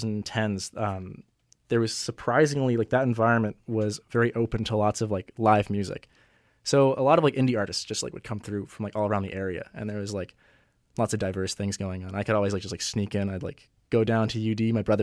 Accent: Wilmington, Delaware, United States; I grew up in Wilmington, Delaware. My first house show was

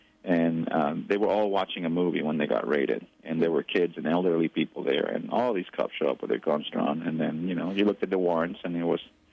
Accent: United States; And me being an American, I still care very much about what happens down there.

